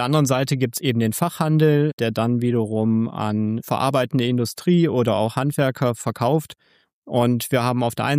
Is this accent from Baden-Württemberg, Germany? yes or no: no; Wuppertal, North Rhine-Westphalia, Germany; born there; bin selber gebürtiger Wuppertaler